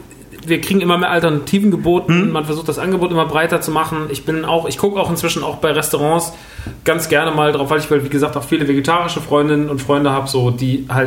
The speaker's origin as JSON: {"language": "German", "town": "Rodgau", "region": "Hesse", "country": "Germany", "tie": "born or raised there", "said": "Wir sind groß geworden, also ich bin groß geworden im Rottgau."}